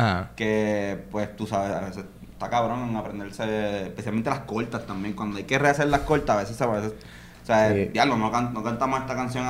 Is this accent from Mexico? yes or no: no; Río Piedras, Puerto Rico; como somos de Río Piedra...